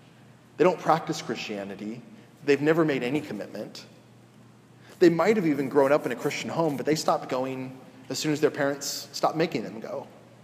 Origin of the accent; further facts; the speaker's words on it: California, United States; also born or lived in Washington, D.C.; Again, I grew up in Southern California. The accent's not very different from here.